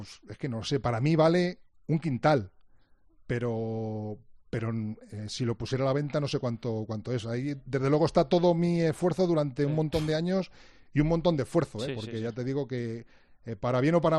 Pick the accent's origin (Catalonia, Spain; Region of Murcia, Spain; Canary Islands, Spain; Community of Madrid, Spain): Community of Madrid, Spain; Madrid; soy de Madrid, pero estuve trabajando en Málaga 3 años, los 3 años primeros de mi profesión